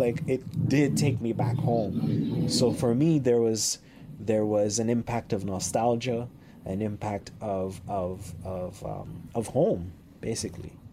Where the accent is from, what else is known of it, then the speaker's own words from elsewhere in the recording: Haiti; it's not Haitian music from the 1990s, which is when I grew up in Haiti.